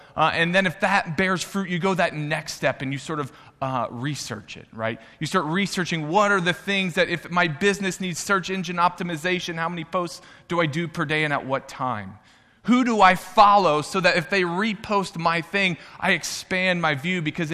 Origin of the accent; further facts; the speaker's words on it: Jasper, Indiana, United States; Well, you see, I grew up in Jasper, Indiana, where Scott Rolen is from. My mom and his mom taught together.